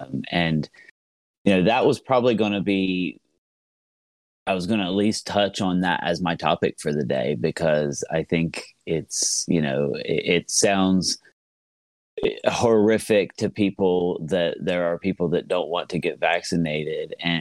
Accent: Ohio, United States; I am from Southeast Ohio, which is a very rural area.

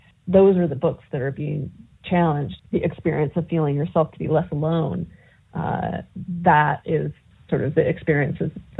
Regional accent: Idaho, United States; When I think about a young person growing up in Idaho like I did

